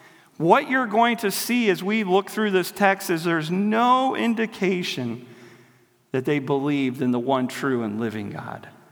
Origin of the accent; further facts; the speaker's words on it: Iowa, United States; growing up in Iowa and working with farmers